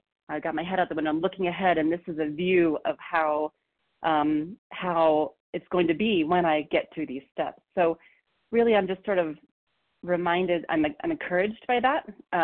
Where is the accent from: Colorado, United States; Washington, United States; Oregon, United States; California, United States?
Colorado, United States; I'm from Colorado